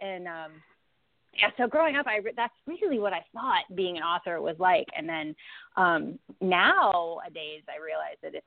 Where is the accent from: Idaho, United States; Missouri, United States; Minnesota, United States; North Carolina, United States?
North Carolina, United States; I'm from North Carolina.